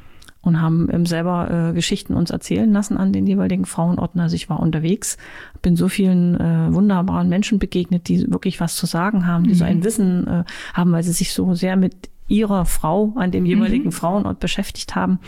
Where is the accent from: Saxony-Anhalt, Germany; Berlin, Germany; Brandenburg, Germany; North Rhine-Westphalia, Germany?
Saxony-Anhalt, Germany; Halle; Also für Halle, für meine Heimatstadt Halle kann ich benennen